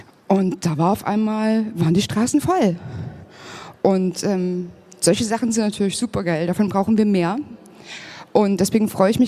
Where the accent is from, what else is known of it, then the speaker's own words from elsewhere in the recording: Berlin, Germany; Und ich komme aus Berlin, bin dort ein Chaos-Member.